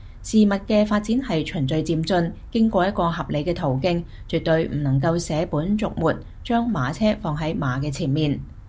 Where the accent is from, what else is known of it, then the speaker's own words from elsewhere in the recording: Hong Kong; 我们香港人说是卖楼，他一走了之